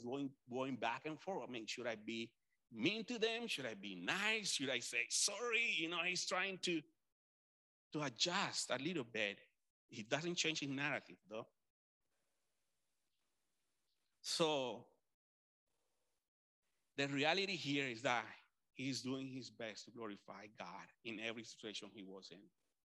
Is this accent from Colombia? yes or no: yes; Caribbean coast, Colombia; I'm from Colombia. And sometimes I am from the area in Colombia where there is this, I think it's just a bad reputation where people from the coast in Colombia, like the Caribbean